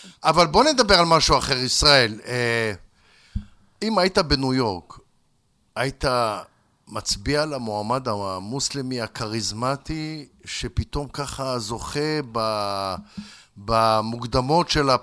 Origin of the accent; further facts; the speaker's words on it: Morocco; אני חושב שאני יכול להסתדר איתו, אבל אני גם מרוקאי